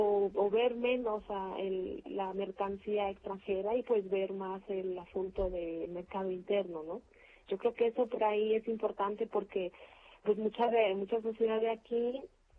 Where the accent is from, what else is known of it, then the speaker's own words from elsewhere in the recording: Mexico; cuál es nuestra identidad como mexicanos, ¿no?